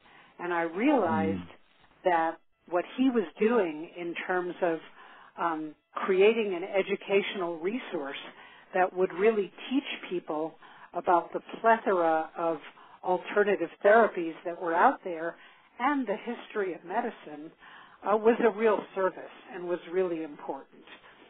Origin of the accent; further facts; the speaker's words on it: New York City, New York, United States; I grew up in New York City, the daughter of two artists, and learned very early in my childhood that nature was my source of solace.